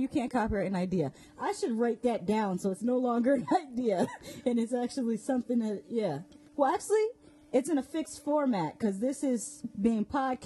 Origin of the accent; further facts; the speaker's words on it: United States; I'm an American. You know we're litigious.